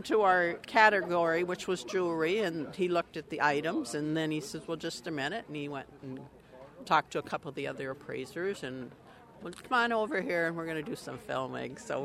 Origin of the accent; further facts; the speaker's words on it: Algona, Iowa, United States; I'm from Algona, Iowa, about 6.5 hours from Fargo, North Dakota.